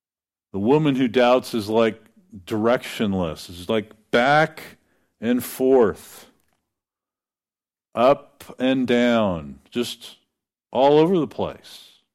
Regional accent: Oregon, United States; Now, I'm from Oregon, where the coast, you go to the coast, and the sea there is very rough.

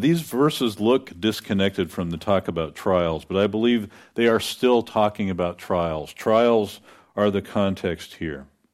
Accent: Oregon, United States; Now, I'm from Oregon, where the coast, you go to the coast, and the sea there is very rough.

